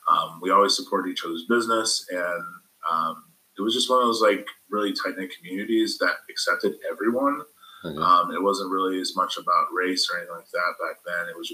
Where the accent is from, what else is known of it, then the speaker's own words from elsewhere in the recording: Gresham, Oregon, United States; also born or lived in Honolulu, Hawaii / Hilo, Hawaii; I was born actually in Honolulu, Hawaii, and I was raised till I was 11 in Hilo, and then I moved here to Portland and grew up in the Gresham area till I was like 20.